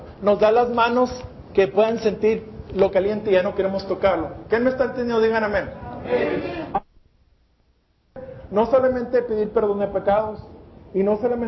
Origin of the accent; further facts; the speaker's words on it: United States; Yo fui criado en los Estados Unidos, yo nací, yo soy americano, pero mi papá fue mexicano.